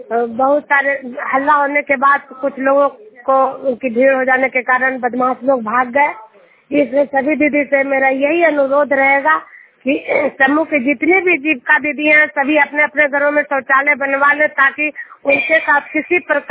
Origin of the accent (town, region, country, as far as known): Hilsa, Bihar, India